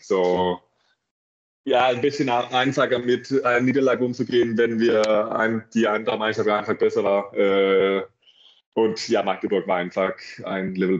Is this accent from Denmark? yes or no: yes; Denmark; German is a second language; now in Germany; mein Freund aus Dänemark auch nicht so weit weg ist. Ich glaube, mein Heimat ist 1,5 Stunden weg von Flensburg.